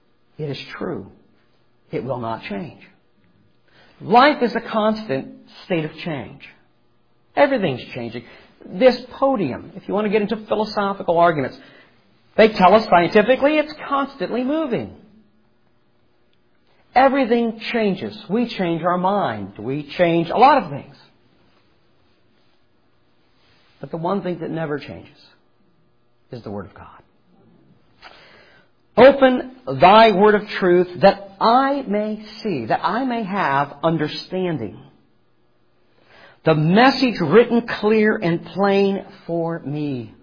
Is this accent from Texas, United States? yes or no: no; Ohio, United States; I was raised in Ohio, or for those who are more grammatically want to see correctness, reared in Ohio.